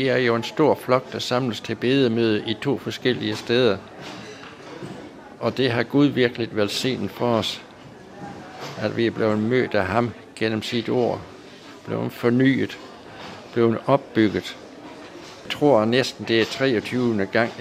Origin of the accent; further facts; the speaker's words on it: Herning, Central Denmark Region, Denmark; Jeg kommer fra Herning i Jylland, ja.